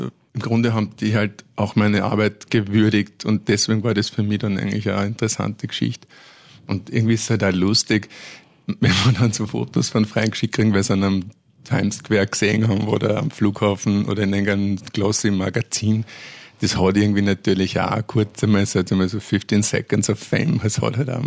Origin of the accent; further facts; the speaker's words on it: Salzburg, Austria; ich bin in der ganzen Welt genauso daheim wie in Pinzgau und ich habe in Pinzgau tolle Freunde und meine Familie